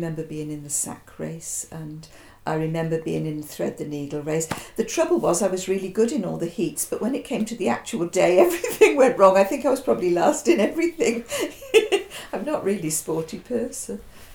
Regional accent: Wales, United Kingdom; accent: Monmouthshire; My accent, people have often been puzzled by it, because it's got a touch of Bristol, a touch of Gloucester, and a touch of Welsh.

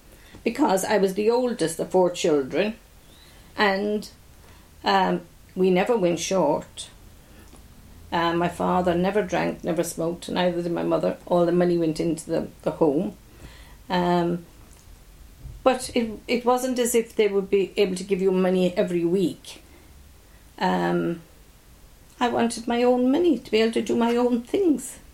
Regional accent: Arda, Munster, Ireland; born there; I was born in Ireland, in Arda, County Limerick.

